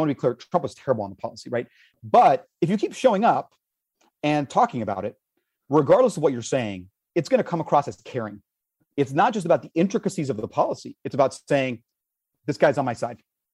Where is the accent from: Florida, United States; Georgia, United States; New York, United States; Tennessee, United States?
Florida, United States; Miami; born there; My very existence, the fact that I was born in Miami, is politicized.